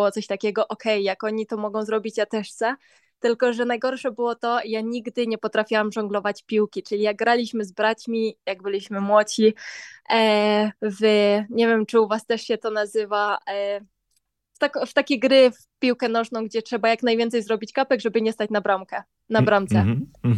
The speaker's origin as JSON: {"language": "Polish", "town": "Boguchwała", "region": "Subcarpathian Voivodeship", "country": "Poland", "tie": "born or raised there", "said": "Urodziłam się w Boguchwale, wychowałam się w Boguchwale, z 7 kilometrów do Rzeszowa."}